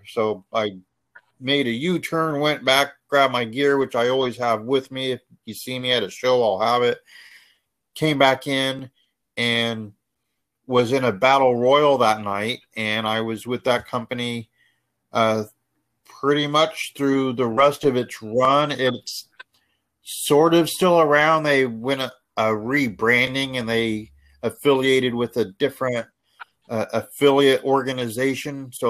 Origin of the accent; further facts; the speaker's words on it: Indiana, United States; moved away as an adult; now in Seattle, United States; I was born in Indiana, grew up there. When I got married, my wife was living up here in Seattle, so we based in Seattle for a while, and then we moved back to Indiana for about a year and a half or so